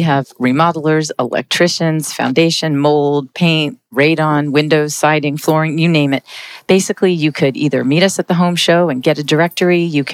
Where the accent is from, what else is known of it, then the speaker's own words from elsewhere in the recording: Toronto, Ontario, Canada; Okay, well, let's see. I'm originally from Toronto, Ontario, Canada.